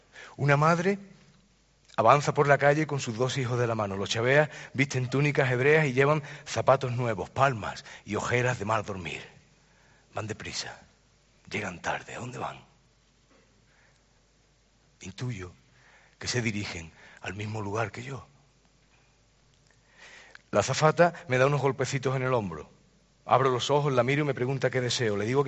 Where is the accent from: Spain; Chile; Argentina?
Spain; Málaga, Andalusia; Estoy en mi tierra, estoy en Málaga